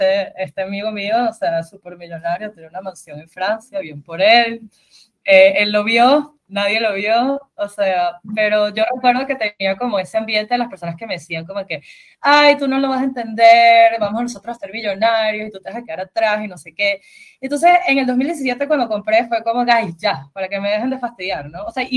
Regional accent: Venezuela; yo soy venezolana, vengo de un país hiperinflacionario

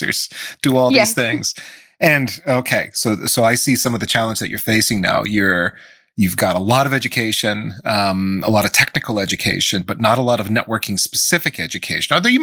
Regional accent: United States; So as an American, I didn't happen to have the opportunity to play rugby.

